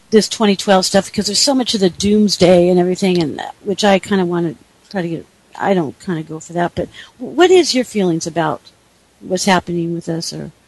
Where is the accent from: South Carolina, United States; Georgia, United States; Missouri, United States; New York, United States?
Georgia, United States; Atlanta; See, I'm from Atlanta. Remember, I'm from Atlanta.